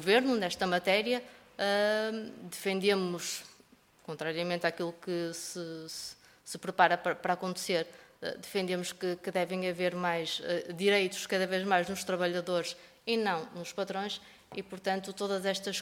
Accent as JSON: {"language": "Portuguese", "town": "Santo Tirso", "region": "Norte", "country": "Portugal", "said": "sou de Santo Tirso"}